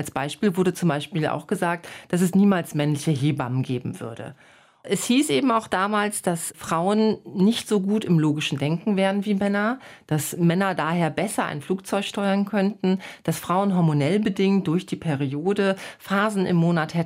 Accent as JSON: {"language": "German", "town": "Cologne", "region": "North Rhine-Westphalia", "country": "Germany", "tie": "born or raised there", "said": "ich wollte mal gucken, wie es in meiner Heimatstadt Köln aussieht"}